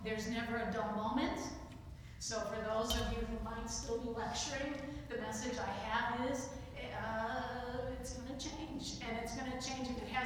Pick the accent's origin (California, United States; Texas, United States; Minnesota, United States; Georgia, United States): California, United States; I'm just from California.